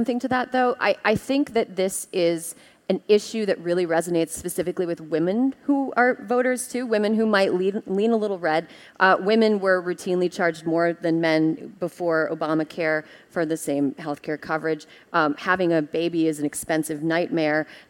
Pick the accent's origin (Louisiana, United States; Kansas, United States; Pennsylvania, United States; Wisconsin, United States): Wisconsin, United States; especially in my home state, Wisconsin.